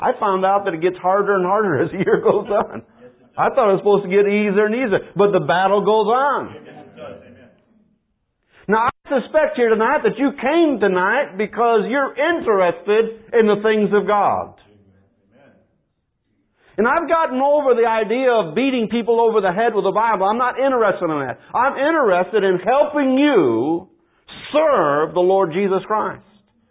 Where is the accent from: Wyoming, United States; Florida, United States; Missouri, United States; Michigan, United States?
Michigan, United States; Detroit; Now, I grew up in Detroit.